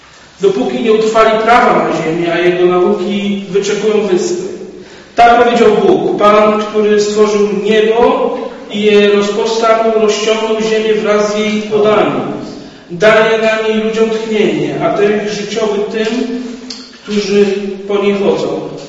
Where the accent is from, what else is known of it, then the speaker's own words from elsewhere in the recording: Bydgoszcz, Kuyavian-Pomeranian Voivodeship, Poland; also born or lived in Lubin; Urodziłem się w Lubinie, ale tylko się tam urodziłem i zaraz stamtąd wyjechaliśmy do Bydgoszczy